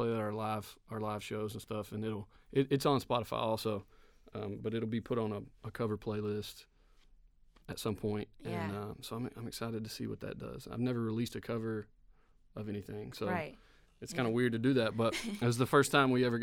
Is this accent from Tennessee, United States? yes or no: yes; Lawrenceburg, Tennessee, United States; I'm from Lawrenceburg, Tennessee. It's only about an hour and a half south of here. Small town.